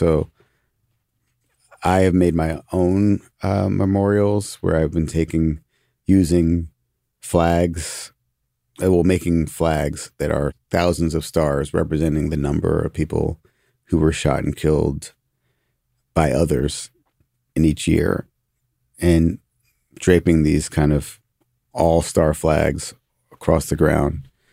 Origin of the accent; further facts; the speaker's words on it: New York, United States; also born or lived in Washington, D.C.; I went to high school in D.C. I grew up in New York, but I went to high school in D.C.